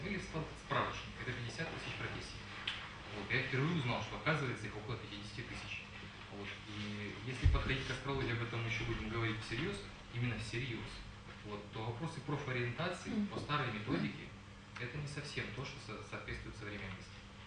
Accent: Donbas, Ukraine; born there; Я родился на Донбассе, в шахтерском городе. Вот. Я учился, да, в престижной школе, вот. Но город шахтерский.

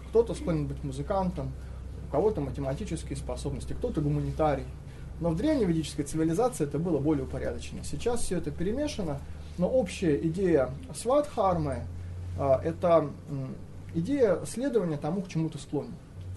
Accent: Smolensk, Smolensk Oblast, Russia; я сам из Смоленска

